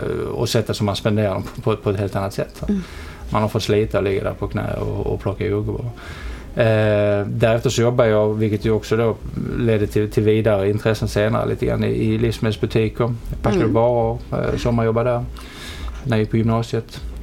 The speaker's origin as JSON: {"language": "Swedish", "town": "Helsingborg", "region": "Skåne", "country": "Sweden", "tie": "born or raised there", "said": "Ja, Helsingborg är jag uppvuxen i."}